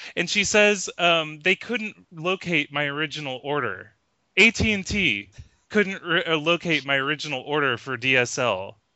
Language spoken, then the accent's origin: English; United States; Were really snooty to me because I'm American, you know, but like